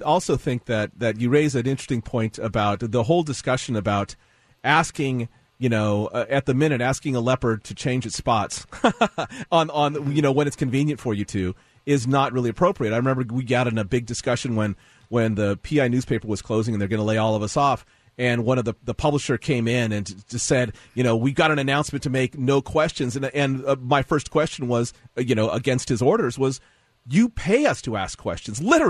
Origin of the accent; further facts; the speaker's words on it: Modesto, California, United States; It snowed hard in Modesto. It doesn't snow in Modesto. It never snows